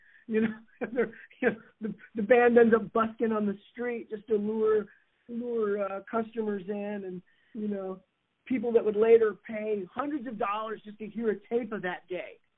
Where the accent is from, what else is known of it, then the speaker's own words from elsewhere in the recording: San Francisco, California, United States; hey, we're from San Francisco. I got some guys from bands here.